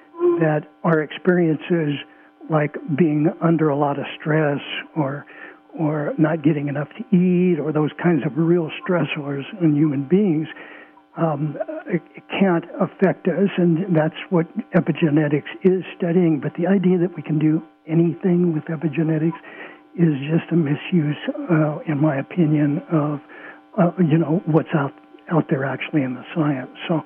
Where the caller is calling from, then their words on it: California, United States; From Southern Humboldt.